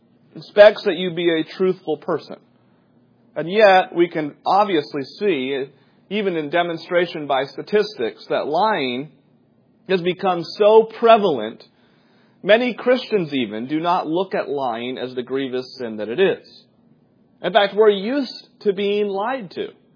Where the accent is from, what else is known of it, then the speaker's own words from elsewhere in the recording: New Hampshire, United States; now in Indiana, United States; I grew up in New Hampshire. We got 120 inches of snow a winter. You guys get in Indiana, we get roughly 30 to 40 inches a winter.